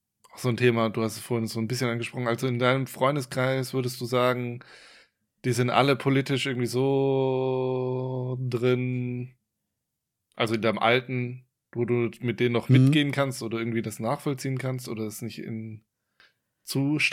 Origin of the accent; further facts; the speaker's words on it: Kleinsachsenheim, Baden-Württemberg, Germany; ich bin ja auf dem Dorf aufgewachsen, so im Grunde. Also ich weiß nicht, wie viele Einwohner hatte das damals. Also es gibt ja Klein- und Großsachsenheim, da komme ich her. So, ja. Und ich komme aus Kleinsachsenheim und ich glaube, es sind noch so 2000 Einwohner.